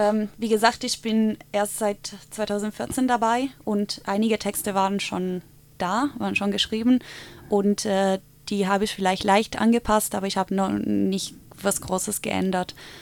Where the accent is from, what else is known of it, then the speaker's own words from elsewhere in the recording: Italy; German is a second language; Ich komme aus Italien ursprünglich